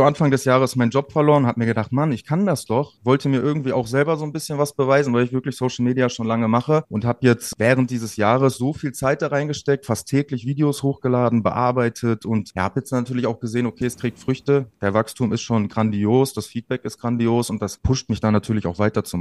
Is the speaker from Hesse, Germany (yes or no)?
no; Münster, North Rhine-Westphalia, Germany; born there; Ich bin geboren in Münster.